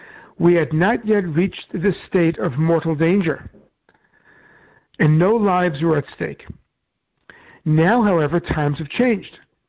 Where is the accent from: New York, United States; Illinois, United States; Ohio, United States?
New York, United States; I come from New York, so obviously I really, really dislike the New England Patriots.